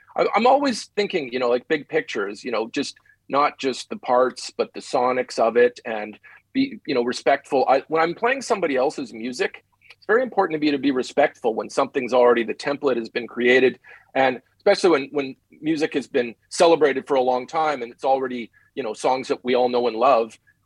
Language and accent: English; Canada; growing up in Canada